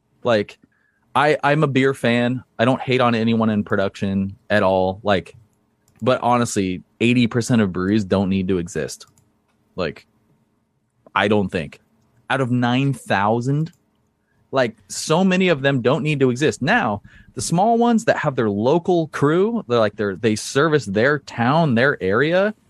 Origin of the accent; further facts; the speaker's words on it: West Coast, United States; I mean, I grew up on the West Coast, so I have a huge bias with knowledge from there.